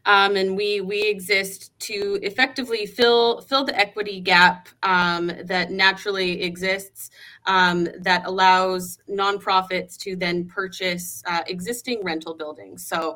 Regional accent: Calgary, Alberta, Canada; Growing up in Calgary

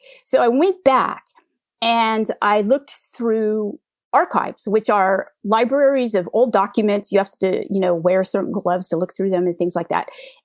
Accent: California, United States; And I grew up in the Bay Area during the dot-com era.

